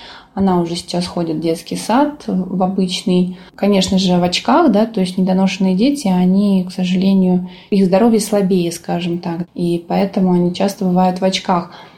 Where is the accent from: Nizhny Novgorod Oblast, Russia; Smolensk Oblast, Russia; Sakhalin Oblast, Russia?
Smolensk Oblast, Russia; Desnogorsk; а я сама родом из Смоленской области, да, город Десногорск есть такой.